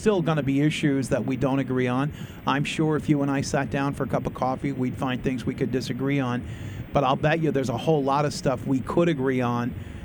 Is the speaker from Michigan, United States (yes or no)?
no; Westbrook, Maine, United States; In some cases of these 203 families in my hometown of Westbrook